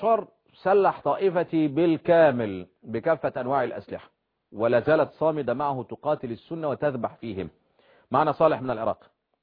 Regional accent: Syria; عندنا في سوريا

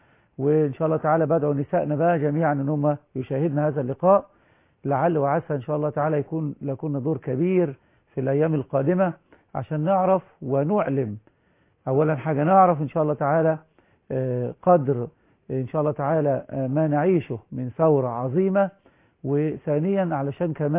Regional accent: Egypt; ده مش عندنا في مصر بفضل الله

